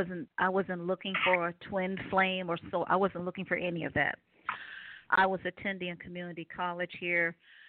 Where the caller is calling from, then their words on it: Ohio, United States; I'm calling from Ohio.